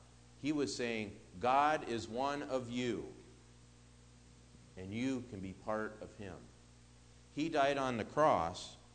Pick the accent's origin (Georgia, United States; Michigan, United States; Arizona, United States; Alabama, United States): Michigan, United States; Detroit; he's from 8 Mile. That's where I'm from.